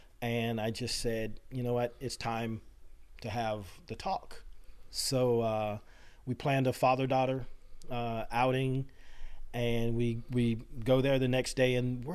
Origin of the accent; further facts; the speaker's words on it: Apulia, Italy; also born or lived in Okinawa, Japan; I was a military brat. I grew up in the Heel of the Boot, Italy, Okinawa, Japan, served in Korea myself.